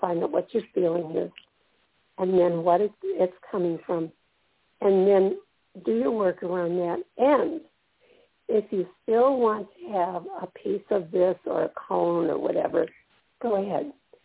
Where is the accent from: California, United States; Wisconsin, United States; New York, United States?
Wisconsin, United States; Milwaukee; I grew up in Milwaukee, and we had custard stands.